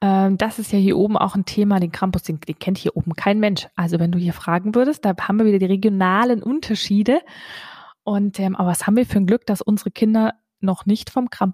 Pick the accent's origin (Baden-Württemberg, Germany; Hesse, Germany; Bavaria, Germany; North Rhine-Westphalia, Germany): Bavaria, Germany; aber ich kenne ihn natürlich, weil ich ja meine Kindheit auch in Bayern verbracht habe